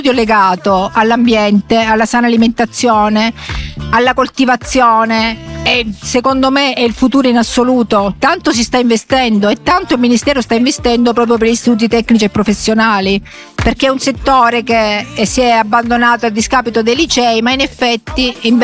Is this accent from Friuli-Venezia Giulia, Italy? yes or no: no; Aeolian Islands, Sicily, Italy; now in Rome, Italy; Io non sono romana, arrivo dalle Isole Eolie, però Roma mi ha accolta con molto affetto.